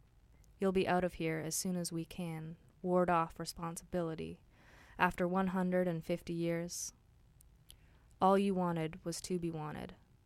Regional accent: British Columbia, Canada; I'm from the … I grew up in Okanagan Territory, but have been very fortunate to spend the past 5 years as an uninvited guest on Coast Salish territory.

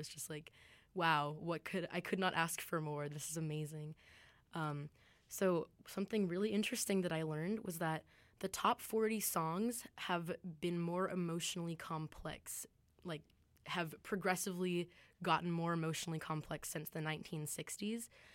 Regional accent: San Diego, California, United States; so I'm from San Diego, California. It reminds me of driving up the coast and just seeing all the beautiful beaches and everything.

